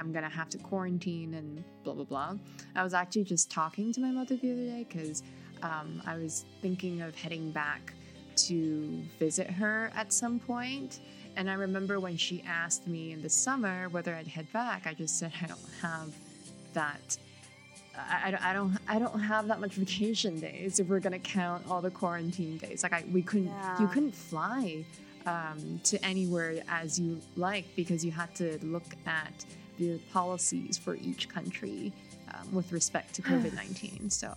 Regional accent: Taiwan; because I'm from Taiwan, so it pointed out that Taiwan and Japan both are starting to open their borders

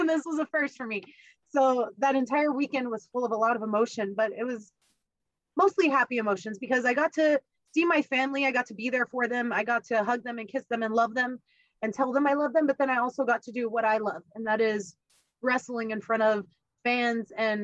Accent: Texas, United States; you guys know I'm from South Texas, right? Like the weather's the same as Florida.

